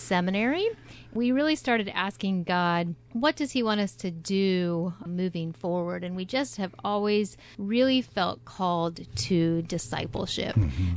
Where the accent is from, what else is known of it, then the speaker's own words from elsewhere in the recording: Illinois, United States; I grew up here in Central Illinois in a Christian home and was very blessed